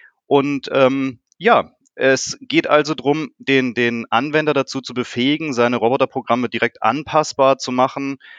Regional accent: Karlsruhe, Baden-Württemberg, Germany; Mein Background, ich komme hier aus Karlsruhe

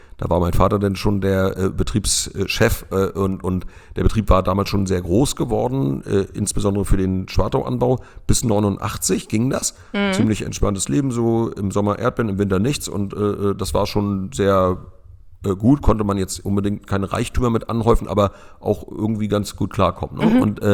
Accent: Lübeck, Schleswig-Holstein, Germany; born there; Ich komme gebürtig aus Lübeck

